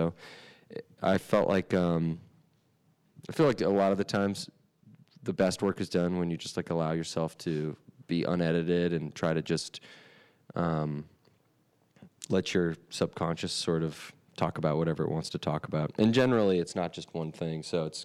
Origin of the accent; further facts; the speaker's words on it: New York, United States; And we're coming from New York, so it's nice to experience a beautiful summer here.